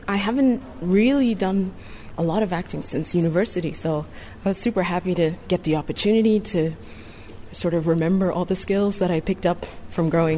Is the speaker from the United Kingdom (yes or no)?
yes; Cardiff, Wales, United Kingdom; now in Dubai, United Arab Emirates; I am from the UK. I'm from Cardiff in Wales, but I don't sound Welsh. And I've been in Dubai since 2013.